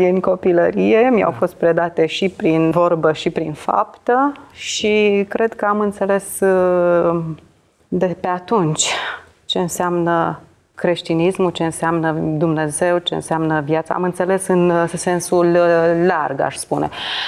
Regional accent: Călărași, Călărași District, Moldova; Născut în Călăraș, m-am întors în Călăraș, locuiesc și trăiesc în Călăraș.

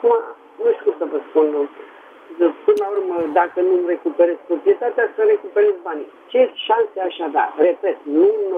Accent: Bucharest, Romania; sunt din București.

